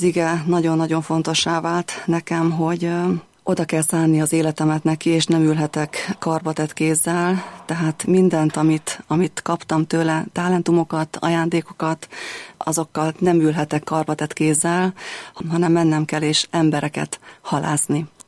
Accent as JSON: {"language": "Hungarian", "town": "Velyki Berehy", "region": "Zakarpattia Oblast", "country": "Ukraine", "tie": "born or raised there", "said": "Én Kárpátalján születtem, az egykori Szovjetunióban, egy magyar falucskában, Nagyberegen"}